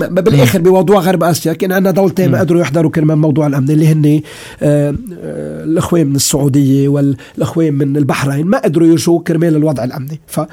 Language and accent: Arabic; Syria; نحن كل سوري بالسنين الماضيه الاربع سنين الماضيه